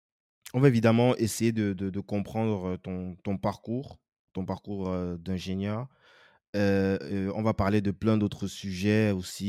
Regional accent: Cameroon; moved away; Quand j'étais encore dans mon pays natal, au Cameroun

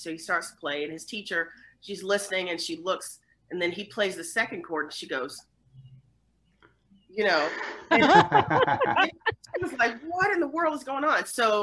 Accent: Atlanta, Georgia, United States; also born or lived in Memphis; I was born in Memphis, raised mostly in Atlanta, grew up in Atlanta, spent most of my life in Atlanta.

